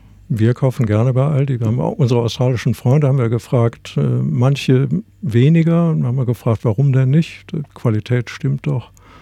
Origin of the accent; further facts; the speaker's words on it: Rhineland, Germany; Nun bin ich als Rheinländer in Berlin dann auch nicht so zu Hause.